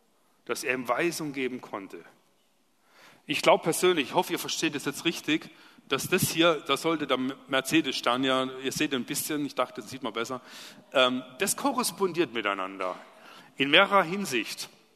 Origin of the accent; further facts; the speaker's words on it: Baden-Württemberg, Germany; Ich komme ja aus dem Schwabeländle, gell?